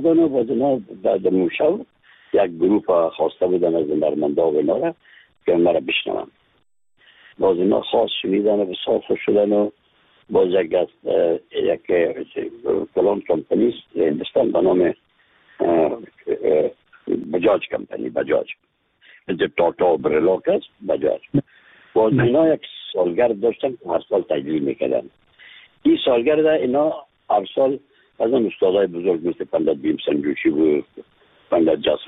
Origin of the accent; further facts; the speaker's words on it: Afghanistan; از افغانستان هستیم